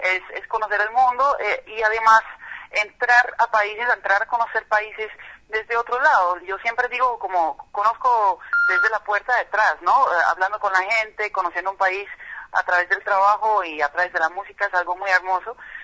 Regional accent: Netherlands; Spanish is a second language; now in Medellín, Colombia; yo soy holandesa, pero vivo en Medellín

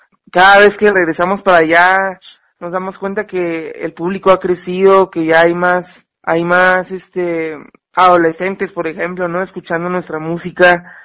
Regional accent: Tijuana, Baja California, Mexico; now in Mexico City, Mexico; Pues somos una banda que somos de Tijuana. Iniciamos en el 2012 y ahí llevamos un rato, 6 años. Uh-huh. Entonces, pues bueno, ahorita estamos viviendo en la Ciudad de México. Nos venimos a vivir acá hace 3 años.

